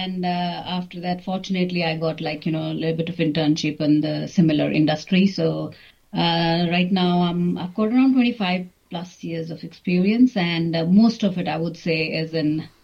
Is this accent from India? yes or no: yes; Dalhousie, Himachal Pradesh, India; now in Wellington, New Zealand; I grew up in a very beautiful small town called Dalhousie in India. And it's a hill station and a tourist destination known for its stunning natural beauty.